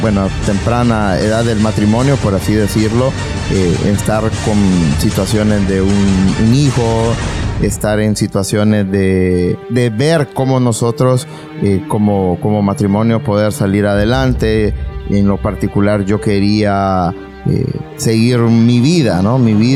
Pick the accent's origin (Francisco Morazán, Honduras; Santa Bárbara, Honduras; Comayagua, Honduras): Francisco Morazán, Honduras; Tegucigalpa; now in San Pedro, Honduras; que nos obligó a ella a venirse a trabajar acá a San Pedro. Nosotros somos de Tegucigalpa.